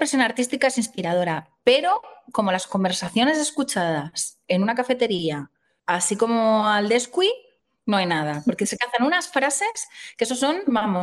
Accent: Valencia, Valencian Community, Spain; moved away as an adult; also born or lived in Madrid; Me fui de Valencia para estudiar un máster en Madrid, que en ese momento no estaba en Valencia, sobre comunicación y arte.

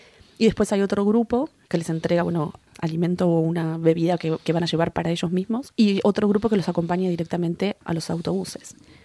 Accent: northern Argentina, Argentina; En Argentina, de donde yo soy, de una provincia muy pobre en el norte del país.

